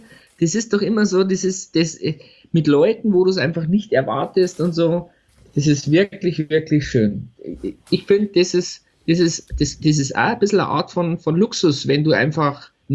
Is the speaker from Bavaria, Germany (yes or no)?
yes; Altötting, Bavaria, Germany; ich bin bekennender Katholik. Ich komme aus Altötting.